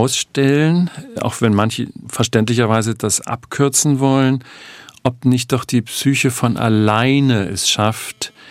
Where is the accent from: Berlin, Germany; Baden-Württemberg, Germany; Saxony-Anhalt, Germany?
Saxony-Anhalt, Germany; Halle; Also ich war als Kind in der DDR, in der man ja von der Welt abgeschottet war, immer, ja, kann man schon sagen, stolz, dass so ein Weltbürger aus dieser Stadt kam, eben Händel.